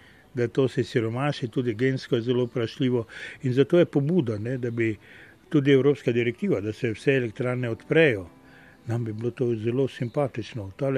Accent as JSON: {"language": "Slovenian", "town": "Maribor", "region": "Drava", "country": "Slovenia", "tie": "born or raised there", "said": "In tako v svoje rane mladosti se spomnim, da smo hodili vsi iz Maribora na ribe loviti na Koroško"}